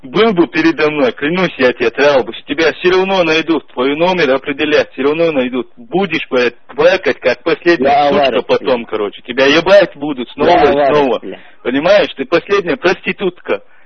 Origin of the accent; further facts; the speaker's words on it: Chechnya, Russia; Я чеченец.